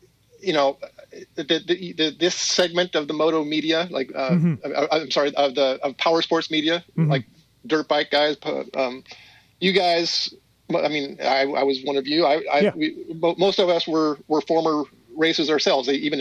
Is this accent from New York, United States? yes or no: no; California, United States; So I grew up out in the Dez in Antelope Valley.